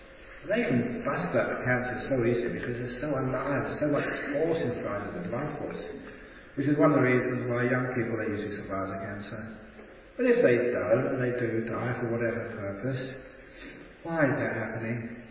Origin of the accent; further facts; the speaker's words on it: Australia; now in London, United Kingdom; I'm from Australia.